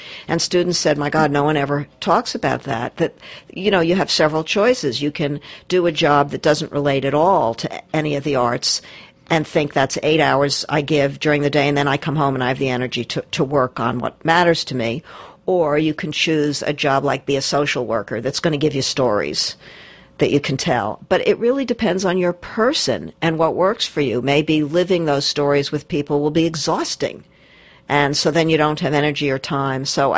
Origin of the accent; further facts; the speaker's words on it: New Jersey, United States; Well, I'm actually from New Jersey. I lived in the suburbs